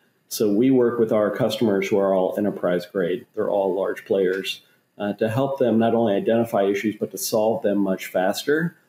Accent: Davenport, Iowa, United States; So I grew up in Davenport, Iowa, and went to Iowa State for undergrad.

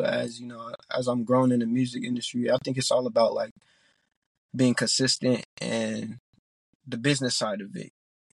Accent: New York, United States; also born or lived in Omaha, Nebraska, United States / Chicago, United States; I grew up around New York or Chicago sometimes. But I was born in Omaha, Nebraska.

